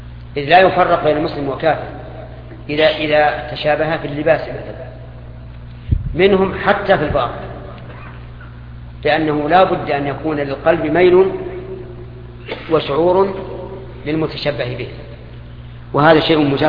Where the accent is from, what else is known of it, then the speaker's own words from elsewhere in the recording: Saudi Arabia; عندنا في السعودية